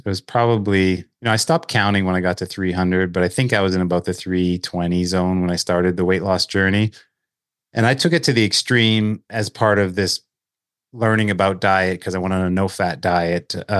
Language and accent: English; the Prairies, Canada; I'm a Canadian, born and raised in the prairies of Canada and live in Winnipeg, Manitoba.